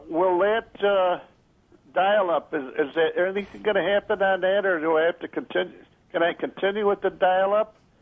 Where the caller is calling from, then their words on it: Greece, New York, United States; Greece, New York.